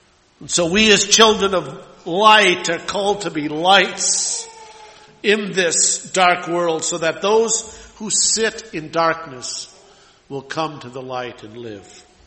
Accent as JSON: {"language": "English", "town": "Minneapolis", "region": "Minnesota", "country": "United States", "tie": "born or raised there", "said": "We didn't lock our doors normally where I grew up in South Minneapolis."}